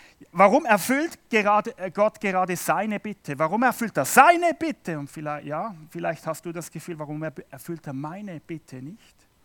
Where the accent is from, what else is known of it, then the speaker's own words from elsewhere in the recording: Switzerland; wir sind in einem Land als Schweizer, wir haben genug.